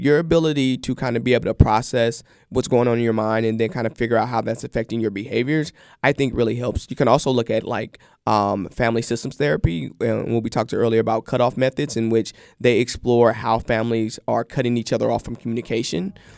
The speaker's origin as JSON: {"language": "English", "region": "California", "country": "United States", "tie": "born or raised there", "said": "so that's my home state."}